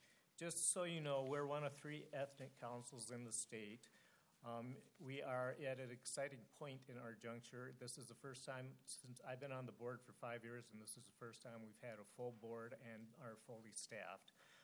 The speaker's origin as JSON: {"language": "English", "region": "Minnesota", "country": "United States", "tie": "born or raised there", "said": "they, of course, have faced a vastly different experience than I've experienced growing up in Minnesota."}